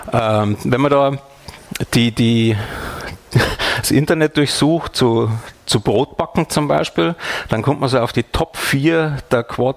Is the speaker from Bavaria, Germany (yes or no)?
yes; Bavaria, Germany; moved away as an adult; Ich bin ja eben gebürtiger Bayer. Wir werden großgezogen mit Laugenbrezeln, mit Salz. Das kriegt man bei uns schon lutschend als Baby im Wagen. Und bin dann vor 10 Jahren, glaube ich, umgezogen nach Hessen.